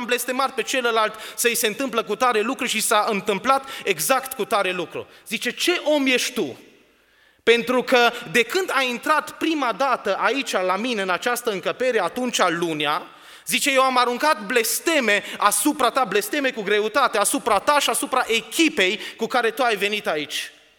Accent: Vienna, Austria; Romanian is a second language; sunt un tânăr din Austria, pe vremea aceea eram încă student, sunt student în Viena

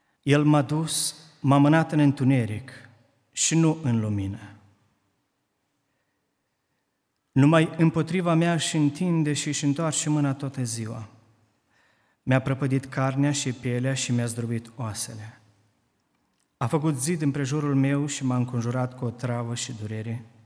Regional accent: Moldova; Suntem din Republica Moldova și suntem unii din robii Domnului care slujesc acolo

